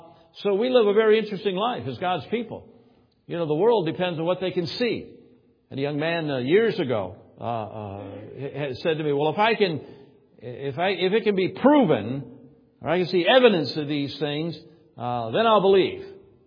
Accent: Moline, Illinois, United States; I grew up in Moline, Illinois. Well, west of the Mississippi River was, well, there was Iowa over there.

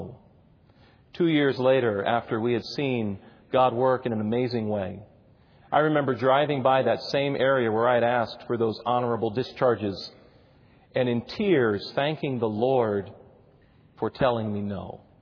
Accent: Florida, United States; I remember as an unbeliever growing up in South Florida, I had a friend whose name was Katie

